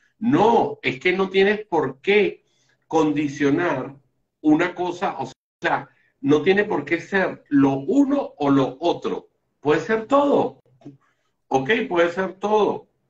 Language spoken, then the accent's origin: Spanish; Venezuela; yo soy venezolano, pero si me voy en línea ascendente, me voy a conseguir unos españoles